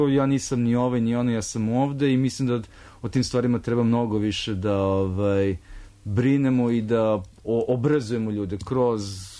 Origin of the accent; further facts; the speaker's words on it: Serbia; ja sam iz Srbije